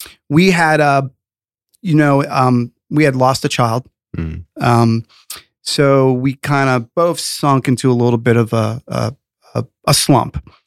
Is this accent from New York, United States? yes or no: yes; Bronx, New York, United States; also born or lived in Rockland County, New York / Florida; I was born in the Bronx and grew up in the city as a youngster, then a teenager, who lived in the Rockland County area, Sleepy Hollow area, great place to grow up in New York.